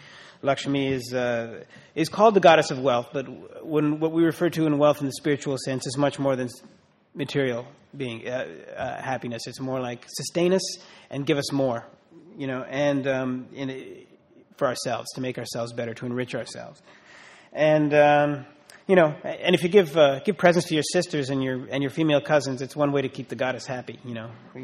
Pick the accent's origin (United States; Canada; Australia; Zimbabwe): Canada; growing up in Canada, there were always sort of Indian Diwali house parties, for example, where the local Indian community in our little town in Canada would get together